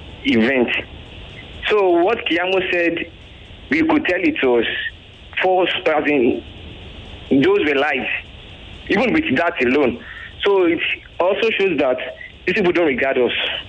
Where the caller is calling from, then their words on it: Akoka, Lagos, Nigeria; from Akoka.